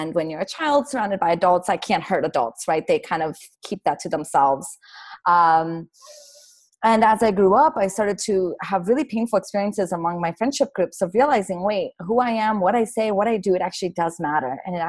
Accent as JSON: {"language": "English", "country": "United States", "said": "Yeah, to me, the idea of adulting, I'm American, so I pronounce it differently than you"}